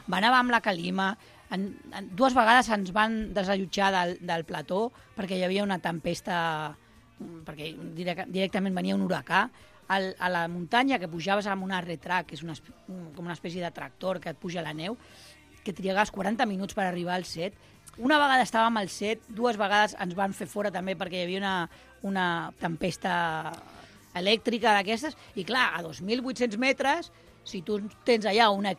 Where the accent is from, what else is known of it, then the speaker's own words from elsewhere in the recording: Barcelona, Catalonia, Spain; som de Barcelona i sortim de Festa de la Mercè